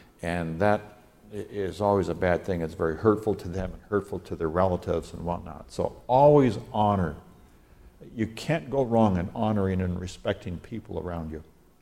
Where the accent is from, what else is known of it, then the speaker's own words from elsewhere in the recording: Nigeria; I grew up in Nigeria, West Africa, and where there were still some lions out in the wild and so forth.